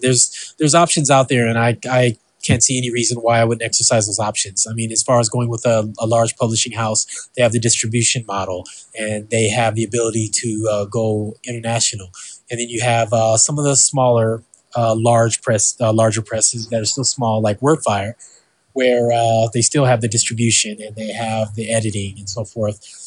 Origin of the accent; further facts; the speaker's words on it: Carson, California, United States; now in Vancouver, Canada; Well, I am originally from Carson, which is a suburb of Los Angeles, California. I currently live in Vancouver